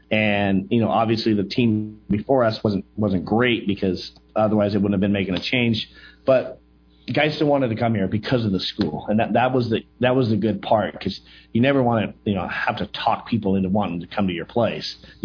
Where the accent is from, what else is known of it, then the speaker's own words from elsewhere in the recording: Sacramento, California, United States; And I'm from Sacramento, which is only about 90 miles away.